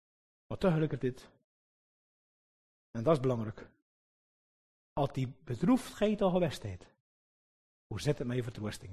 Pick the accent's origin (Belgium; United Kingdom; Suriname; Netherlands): Belgium; Flanders; Maar wat zeggen we soms als Vlaming?